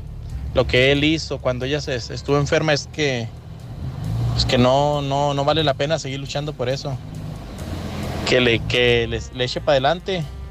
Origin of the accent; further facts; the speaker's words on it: Sinaloa, Mexico; now in Phoenix, United States; le estoy hablando de aquí de Phoenix, Arizona. Soy mexicano, de Sinaloa.